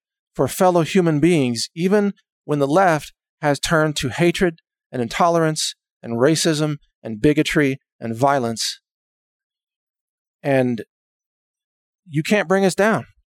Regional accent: Texas, United States; Because I am a Texan, and we fight for what's right, and we don't mock people who suffer.

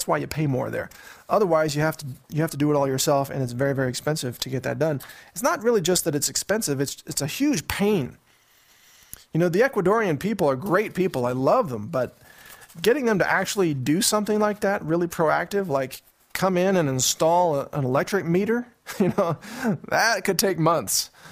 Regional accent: Midwest, United States; I know, I'm from the Midwest. I can say that, because I'm from there.

